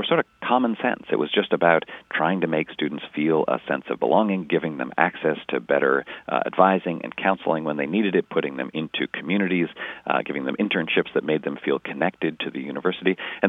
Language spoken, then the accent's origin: English; Canada; I went to McGill University in Montreal. I'm from Canada, so that was a cheaper option for me.